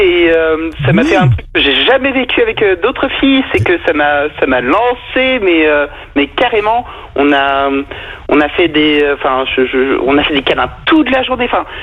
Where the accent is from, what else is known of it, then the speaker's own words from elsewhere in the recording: Brittany, France; je tiens à dire que je suis breton, évidemment.